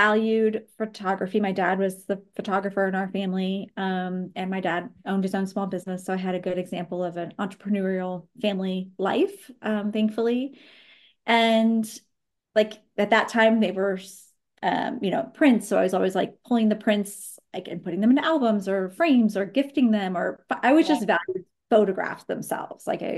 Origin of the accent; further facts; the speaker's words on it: Indiana, United States; also born or lived in Chicago; now in Baltimore, United States; But I live just outside of Baltimore, Maryland, as you said. And we did. I grew up in Indiana. I lived in Chicago, so Midwest girl at heart.